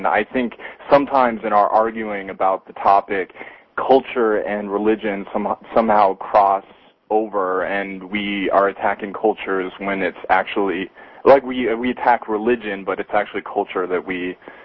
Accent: Hawaii, United States; No, I was raised in Hawaii, and where there is no Christian outpouring, it's almost like an atheist paradise

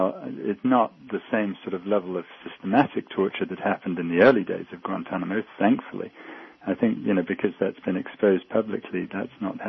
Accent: United States; I know despite my accent, I am American

